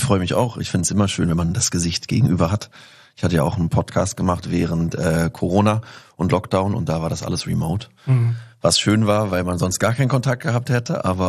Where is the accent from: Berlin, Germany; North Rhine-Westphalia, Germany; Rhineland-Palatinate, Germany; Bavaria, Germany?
Berlin, Germany; Und es hatte wirklich als Kind in Kreuzberg, da waren die Fragen immer so